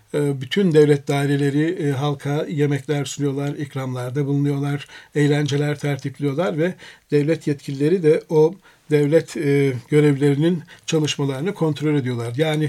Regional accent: Aegean Region, Turkey; Ben Ege'liyim, Kuzey Ege'de Nevruz demeyiz biz mesela, Mart 9'u deriz. Mart 9'u. Mart 9'unda benim ailem Mübadil, Midilli'den Türkiye'ye geldiler.

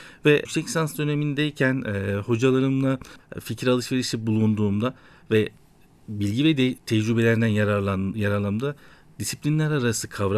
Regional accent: Avanos, Nevşehir, Turkey; Nevşehir Avanos doğumluyum. 1986 yılında doğdum.

